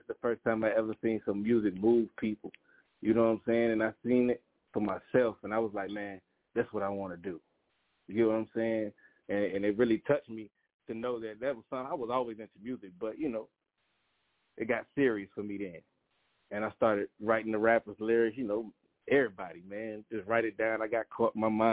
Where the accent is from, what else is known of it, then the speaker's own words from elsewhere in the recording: Savannah, Georgia, United States; You know, I've been around. I grew up in Savannah, Georgia, of course, born and raised.